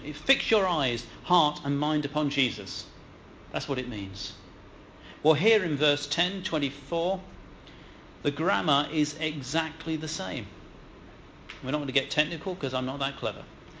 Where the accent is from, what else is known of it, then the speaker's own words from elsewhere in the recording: United Kingdom; I might find it a bit awkward because I'm British.